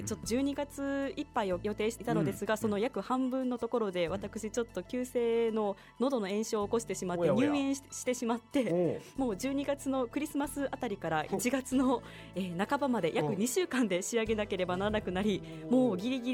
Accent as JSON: {"language": "Japanese", "region": "Kagawa", "country": "Japan", "tie": "born or raised there", "said": "地元の香川県への郷土愛をテーマにした作品でして"}